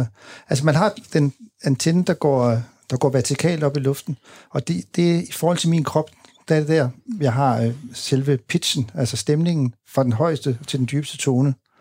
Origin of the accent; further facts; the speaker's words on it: Holstebro, Central Denmark Region, Denmark; Jeg er jo fra Holstebro i Jylland, og min far solgte billetter i Holstebro Bio, og min mor solgte slik.